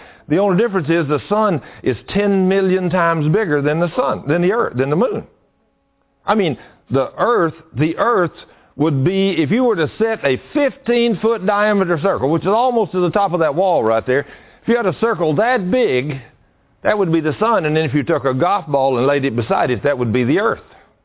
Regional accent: Argyle, Texas, United States; I said, wow, well, we're from Argyle, Texas.

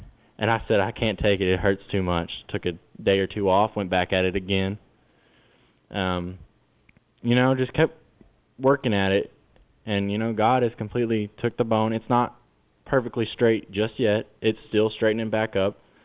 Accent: Roland, Oklahoma, United States; I'm from Roland, Oklahoma.

